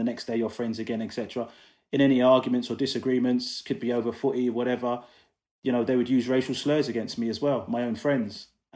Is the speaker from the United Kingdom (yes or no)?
yes; London, United Kingdom; also born or lived in Coventry; I'm originally from Coventry. That's where I was born anyway, raised in London.